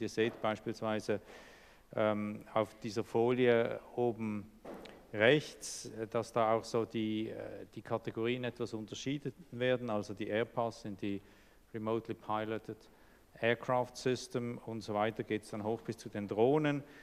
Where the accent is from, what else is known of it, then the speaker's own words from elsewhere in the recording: Switzerland; Bei uns in der Schweiz sind es 24 Menschen